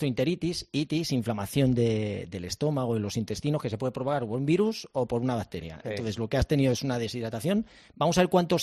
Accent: Spain; ahora soy el histórico español.

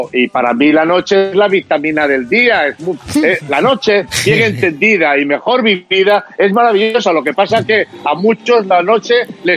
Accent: Gijón, Asturias, Spain; moved away as an adult; now in Madrid, Spain; yo de Gijón a Madrid con 19 años. Con 19 años dejo mi ciudad natal para instalarme en Madrid, estudiar una carrera profesional, bueno, pues que ingeniería industrial, porque, bueno, yo tengo la cultura de un chaval que vive en una ciudad industrial

